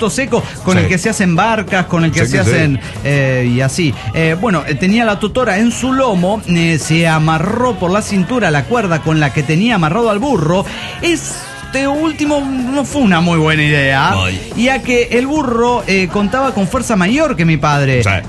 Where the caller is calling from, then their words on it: Zapopan, Jalisco, Mexico; de Zapopan, Jalisco.